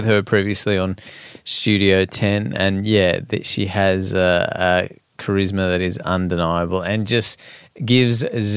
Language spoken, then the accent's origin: English; Sydney, New South Wales, Australia; I was born in Sydney and I've lived here all my life. All my friends are here, my family's here